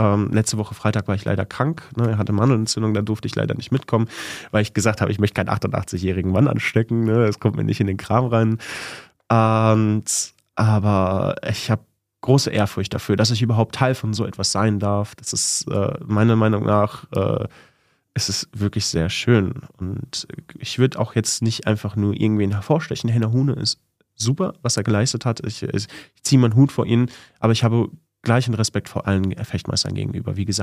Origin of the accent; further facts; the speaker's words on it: Hamm, North Rhine-Westphalia, Germany; Ich bin seit meiner Konfirmation 2012 ehrenamtlich aktiv in meiner Heimatgemeinde. Ich komme ursprünglich aus der Stadt Hamm her